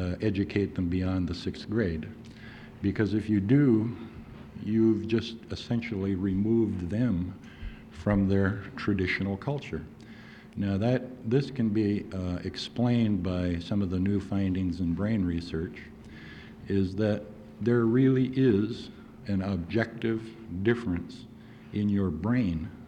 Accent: Kotzebue, Alaska, United States; I came from Kotzebue originally, and I was culturally an Eskimo.

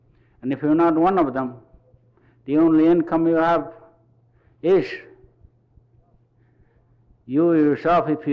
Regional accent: Tuksuk Bay, Alaska, United States; I'm from Tuxuk Bay, Nelson Island, which is in Bering Sea.

